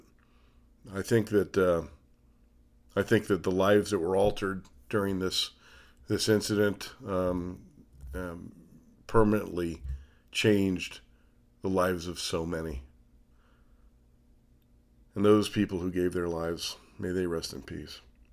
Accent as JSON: {"language": "English", "town": "Las Vegas", "region": "Nevada", "country": "United States", "tie": "born or raised there", "said": "As you know, probably, this is my hometown. Las Vegas is where I live."}